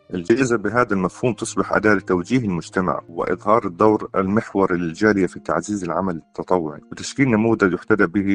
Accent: Gaza, Gaza Strip, Palestine; طبعا أنا ولدت وترعرعت في غزة ونشأت وتلقيت تعليم في مدارس غزة

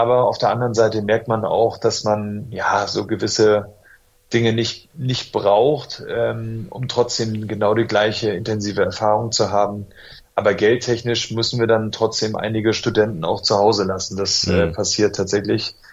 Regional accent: Germany; born there; ich dann quasi als geborener Deutscher vielleicht auch mal eine andere Perspektive mitnehmen kann

